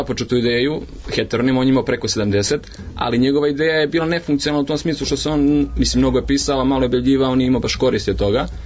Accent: Gornji Milanovac, Šumadija and Western Serbia, Serbia; Ne, ja sam iz Gornjeg Milanovca.

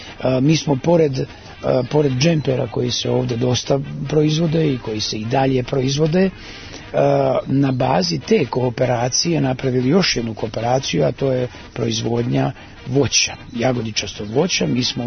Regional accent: Sirogojno, Šumadija and Western Serbia, Serbia; born there; Pa ja sam rođen u Sirogojnu, doduše prilično davno, ali Sirogojno je jedno od hiljadu sela u Srbiji koja postoje

